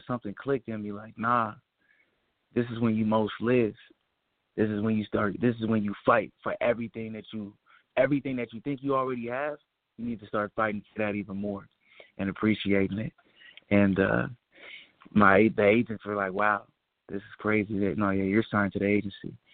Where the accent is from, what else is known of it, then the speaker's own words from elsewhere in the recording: Inglewood, California, United States; now in Atlanta, United States; I'm from Inglewood, California, currently residing in Atlanta.